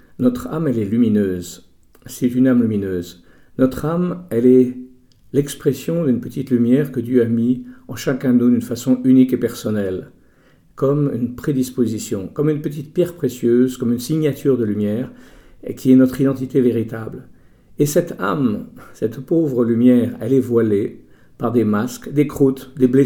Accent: France; je suis quand même occidental, je suis français, je suis d'une vieille famille française

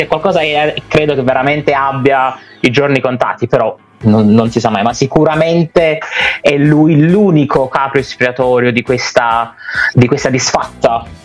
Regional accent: Naples, Campania, Italy; Ovviamente io, in quanto napoletano, non ti lascio ti lascio solo immaginare cosa sia potuto uscire.

